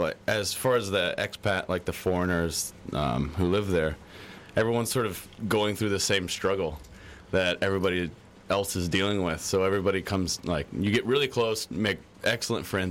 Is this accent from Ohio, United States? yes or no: yes; Ohio, United States; I am American. I'm from Ohio.